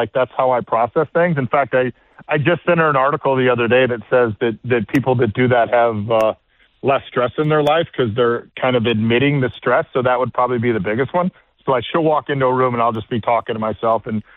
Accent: Chicago, Illinois, United States; I mean, I grew up in Chicago, so like deep dish pizza is

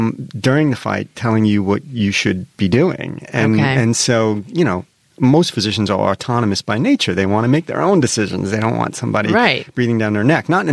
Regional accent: New York, United States; They asked me because I'm from New York.

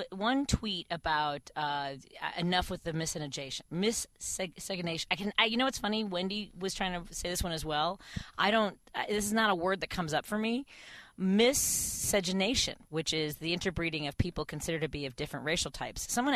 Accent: Chicago, Illinois, United States; And I'm from Chicago.

